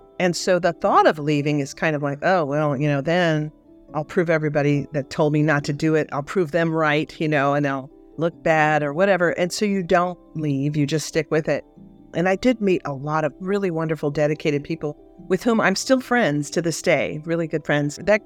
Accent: Spokane, Washington, United States; born there; I was born in Washington State, in Spokane, Washington

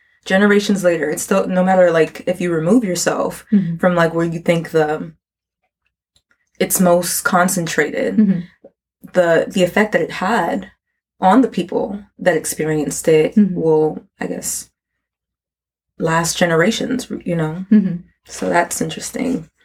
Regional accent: Miami, Florida, United States; I'm from Miami.

